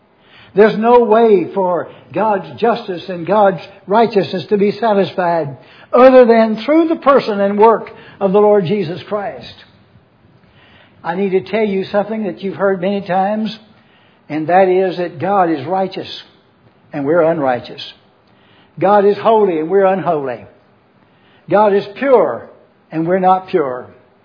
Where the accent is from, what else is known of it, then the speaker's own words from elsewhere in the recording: the South, United States; Excuse me, y'all, you all. Do you see the importance? Shows you I'm a Southerner.